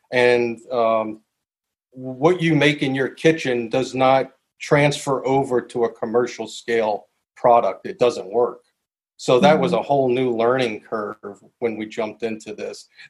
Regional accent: United States; You know, as an American kid, that's what you know, ice cream.

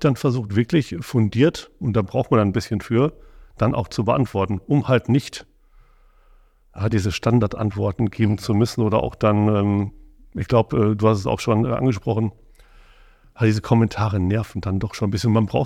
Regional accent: Gelsenkirchen, North Rhine-Westphalia, Germany; Und dann bin ich natürlich im Ruhrgebiet groß geworden.

